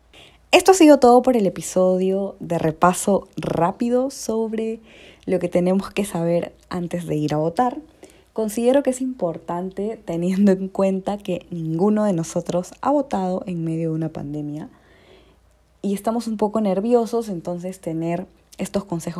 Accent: Peru; que tengamos todos como peruanos una semana buena.

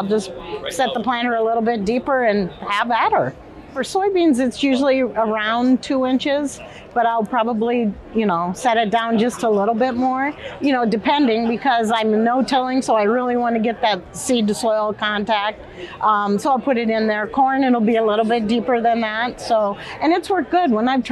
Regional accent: Iowa, United States; I'm a farmer from North Central Iowa.

